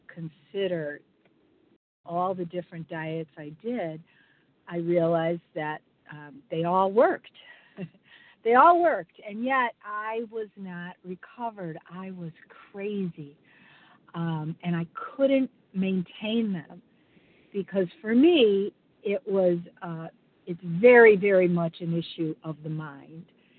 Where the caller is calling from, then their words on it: Chicago, Illinois, United States; I'm calling from Chicago.